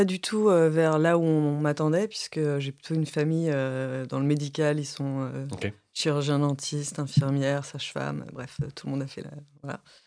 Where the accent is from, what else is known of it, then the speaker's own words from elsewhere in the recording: Paris, Île-de-France, France; now in Bordeaux, France; Alors, je viens de Bordeaux, je suis une ancienne parisienne, donc j'ai passé plus de 30 ans à Paris. Et ça fait une dizaine d'années que je suis installée avec ma petite famille à Bordeaux. J'ai 3 garçons.